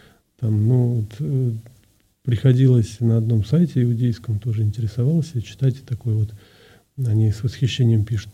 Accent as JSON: {"language": "Russian", "region": "Saint Petersburg", "country": "Russia", "tie": "born there", "lives_now": "Moscow, Russia", "said": "я родился в Петербурге"}